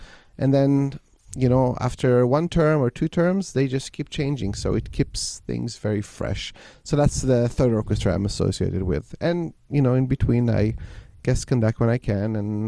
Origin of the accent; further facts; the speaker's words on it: Israel; moved away as an adult; So I was born in Israel, grew up there until I was 18.